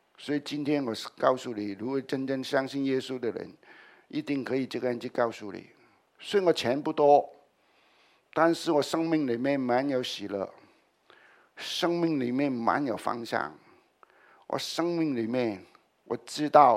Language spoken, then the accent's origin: Chinese; Hong Kong; 我是从香港来，也是香港出生的，在我这个年纪啊